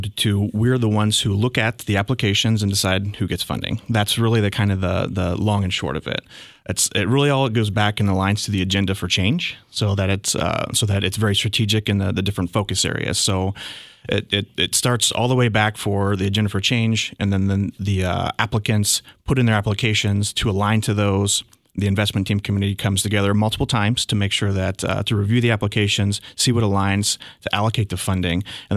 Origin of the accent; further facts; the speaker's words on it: Ohio, United States; So I'm originally from Ohio. I usually say born, raised, and educated, although that can be debated.